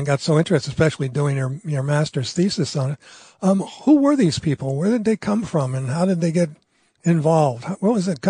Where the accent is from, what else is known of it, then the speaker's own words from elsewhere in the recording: Spring Lake, New Jersey, United States; born there; I'm from New Jersey as well. So